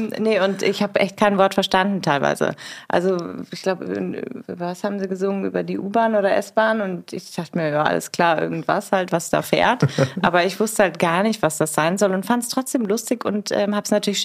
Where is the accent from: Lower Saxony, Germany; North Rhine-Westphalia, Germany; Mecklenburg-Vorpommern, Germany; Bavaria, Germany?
Bavaria, Germany; weil ich bin ja nicht gebürtige Kölnerin, sondern Bayerin.